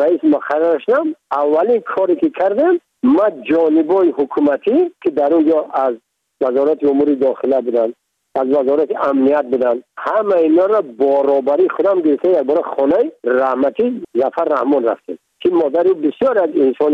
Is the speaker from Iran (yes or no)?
no; Tajikistan; first language Tajik